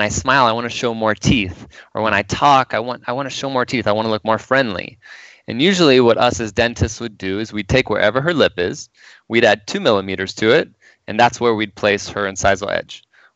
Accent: California, United States; So I am from Southern California, and I went to USC.

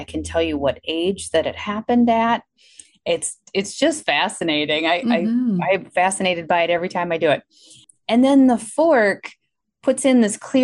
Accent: Milwaukee, Wisconsin, United States; I live in Milwaukee, Wisconsin, hence my accent that you probably are all noticing.

